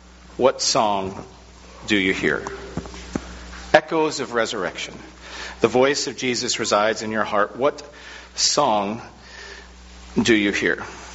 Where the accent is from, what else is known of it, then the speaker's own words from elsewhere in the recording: Camano Island, Washington, United States; I grew up on Camano Island, and I went to a church called Camano Chapel.